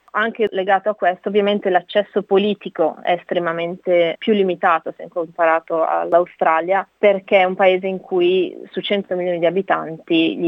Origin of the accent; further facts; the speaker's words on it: Busto Arsizio, Lombardy, Italy; moved away as an adult; also born or lived in Tokyo, Japan; io sono lombarda di origine, sono di Busto Arsizio, del Varesotto precisamente, e ho lavorato per 5 anni a Tokyo, in Giappone. Mi sono spostata da Milano per andare a studiare economia giapponese presso l'Università di Tokyo